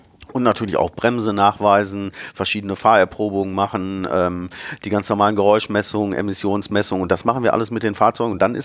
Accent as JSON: {"language": "German", "town": "Bottrop", "region": "North Rhine-Westphalia", "country": "Germany", "tie": "born or raised there", "also_born_or_lived": "Karlsruhe, Germany"}